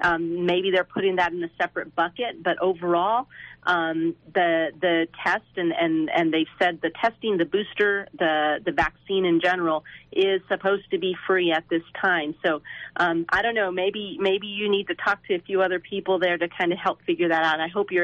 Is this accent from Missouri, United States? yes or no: no; Las Cruces, New Mexico, United States; And, you know, I'm from Las Cruces as well, and I'm dedicated to this community, and I want to do whatever I can to help protect our community as much as possible.